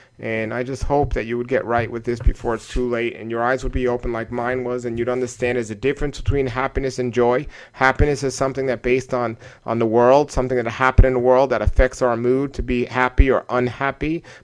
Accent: New York City, New York, United States; You know, I grew up an atheist in New York City, and I didn't know much about the scriptures

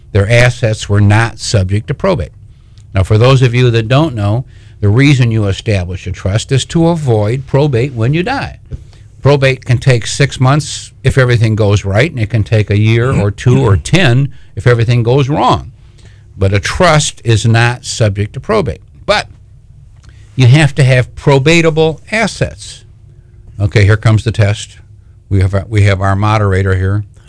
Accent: Michigan, United States; moved away; I'm from Michigan originally. 1976, I moved to Florida. That's 42 years.

